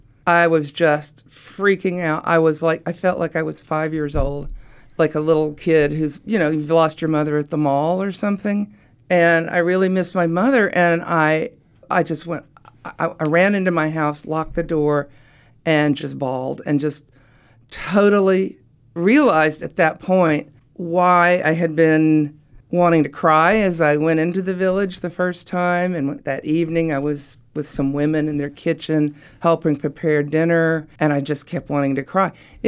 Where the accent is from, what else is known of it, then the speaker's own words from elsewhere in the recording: Oak Ridge, Tennessee, United States; the geography part comes from my home where I grew up in East Tennessee. I grew up in Oak Ridge